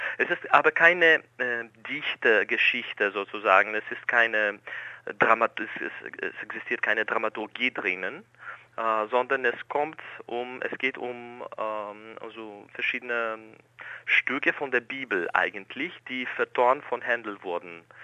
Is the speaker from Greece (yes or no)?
yes; Thessaloniki, Central Macedonia, Greece; born there; German is a second language; ich bin in Griechenland geboren, im Norden Griechenland, in Thessaloniki.